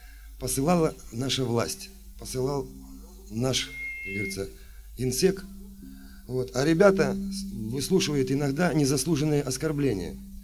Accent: Nizhnevartovsk, Khanty-Mansi Autonomous Okrug, Russia; Я из Нижневартовска, но это Тюменская область, так что разница не очень большая, но все-таки.

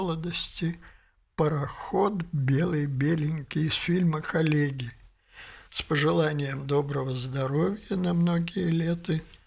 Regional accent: Yaransk, Kirov Oblast, Russia; когда я был мальчишкой, в моем родном городе Яранске Кировской области

